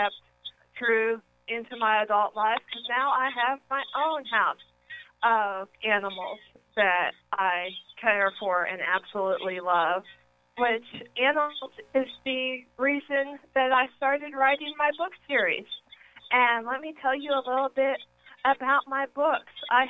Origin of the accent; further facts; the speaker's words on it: Plano, Texas, United States; I was raised in Plano, Texas, and have been an animal lover all my life.